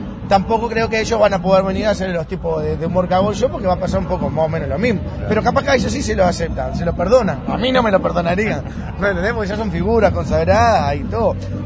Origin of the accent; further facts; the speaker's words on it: Colón, Montevideo, Uruguay; yo soy de Colón